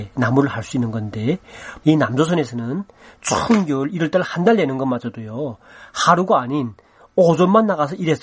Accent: North Korea; 우리 탈북자들 보통 살고 있는 두 칸짜리 아파트에서는 한 달에 나가는 돈이 보통 5만부터 6만 원 정도

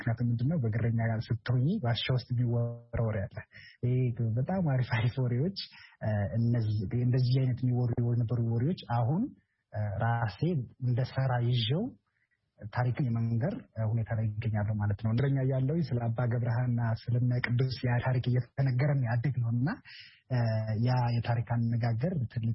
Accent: Amhara, Ethiopia; እኔ ተወልጄ ያደኩት በሰሜን ማውንቴን በሰሜን ተራራዎች ብሔራዊ ፓርክ ውስጥ ነው፣ ራስ ዳሸን አካባቢ ማለት ነው፣ ወደ ጎንደር ጋር። በልጅነቴ በጎች እየጠበኩ ከበጎች ጋር እየተጫወቱ በጫካ ላይ ዋሻ ውስጥ እያደርኩ ነው ያደኩት።

